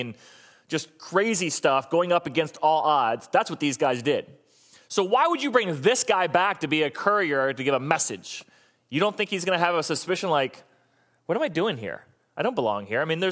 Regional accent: Florida, United States; that's just because I grew up in Florida, that doesn't sound right

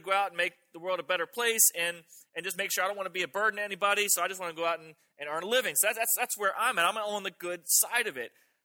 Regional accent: Florida, United States; I grew up in South Florida. We never experienced cold weather.

